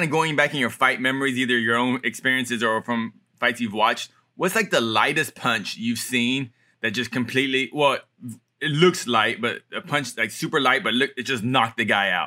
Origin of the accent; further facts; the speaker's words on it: Texas, United States; Yeah, I'm from Texas, and I would love to move back to Texas at some point, but weed is still illegal there.